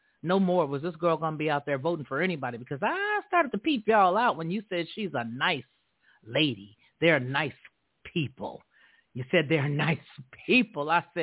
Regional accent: the South, United States; I'm from the South. I ain't got a problem with that flag.

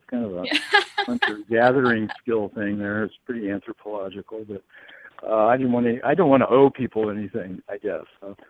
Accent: Colorado, United States; I come from Colorado. And so it was all new.

